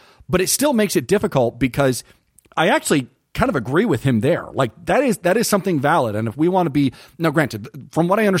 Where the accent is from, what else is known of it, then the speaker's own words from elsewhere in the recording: Detroit, Michigan, United States; now in Rexburg, United States; here in Rexburg, Idaho, you might not get a lot of people asking that question, but I'm not from Rexburg. I'm from Detroit, and I have a lot of friends who know that I'm Mormon.